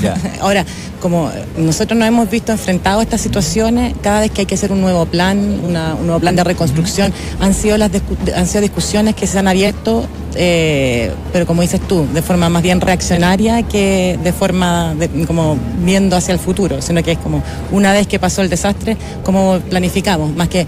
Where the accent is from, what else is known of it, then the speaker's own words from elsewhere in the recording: Chile; entender nosotros, como chilenos que tenemos que vivimos en este contexto, que tenemos un rol que jugar